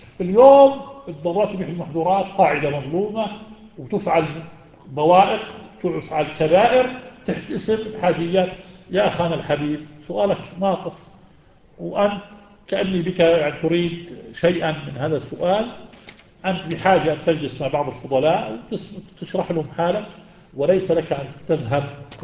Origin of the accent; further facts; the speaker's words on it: Jerash, Jerash Governorate, Jordan; جرش الجزيرة في مكة، وجرش بلدتنا